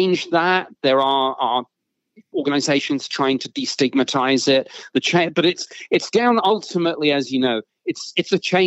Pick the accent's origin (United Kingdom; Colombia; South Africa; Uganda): United Kingdom; moved away as an adult; now in United States; as a Brit, I've lived in the U.S. since 2012. But, of course, growing up in the U.K.